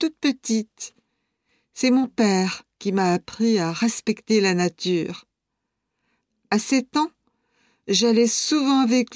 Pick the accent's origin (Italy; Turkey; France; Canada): France; born there; Je suis née en France et j'étais très bien dans ma région.